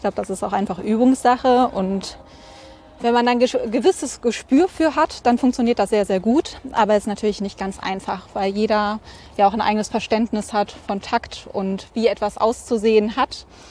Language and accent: German; Moers, North Rhine-Westphalia, Germany; damals noch in Moers, in meiner Heimatstadt.